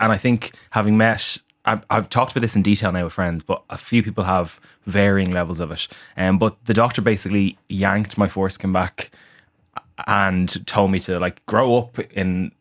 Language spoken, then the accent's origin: English; Leinster, Ireland; So this was before I had a proper GP in Dublin. I'm from Wicklow.